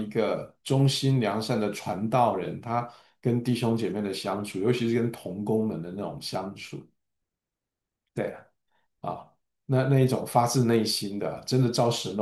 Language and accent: Chinese; Taiwan; 像那个我们台湾人讲说进那个把你那个肉啊，白切肉啊